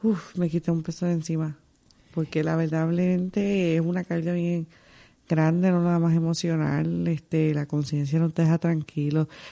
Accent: Salinas, Puerto Rico; yo también soy de Salinas, yo soy de La Plena.

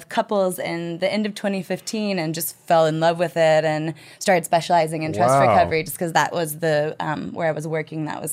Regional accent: Austin, Texas, United States; I'm from Austin, Texas.

